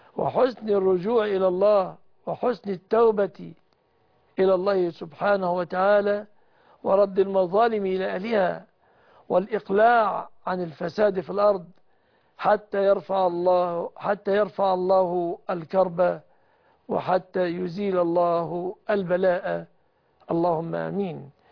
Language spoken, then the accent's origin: Arabic; Egypt